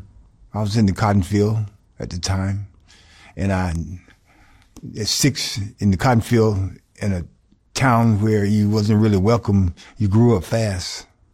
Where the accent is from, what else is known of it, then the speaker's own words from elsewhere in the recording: Americus, Georgia, United States; also born or lived in Atlanta; Well, I come out of South Georgia, in a town called Americus, Georgia, which is south of Atlanta, sticks. My sister and I grew up with my grandfather and my grandmother.